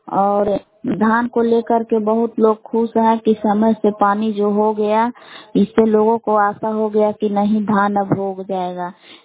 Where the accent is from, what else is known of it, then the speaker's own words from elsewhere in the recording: Bihar, India; ग्राम बिलाव जिला कैमूर भभुआ के निवासी हूँ।